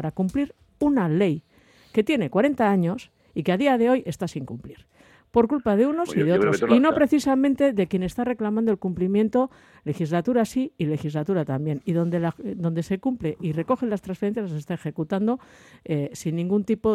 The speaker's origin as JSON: {"language": "Spanish", "region": "Basque Country", "country": "Spain", "said": "que hasta donde yo sé es el único que ha reclamado pues que se ejecuten los derechos que nos asisten como vascos."}